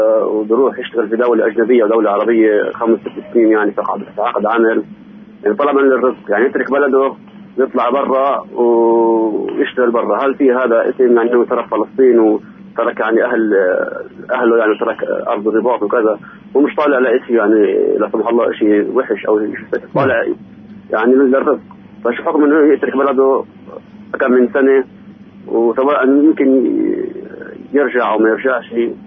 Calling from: Hebron, West Bank, Palestine; من الخليل. حكمكم الخليل.

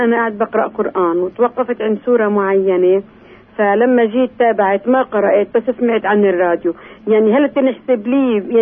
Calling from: Ramallah, West Bank, Palestine; من رام الله.

